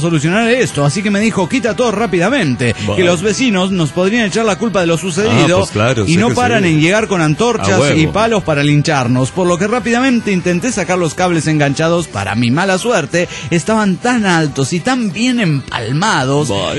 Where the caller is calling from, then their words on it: Celaya, Guanajuato, Mexico; de Celaya, Guanajuato.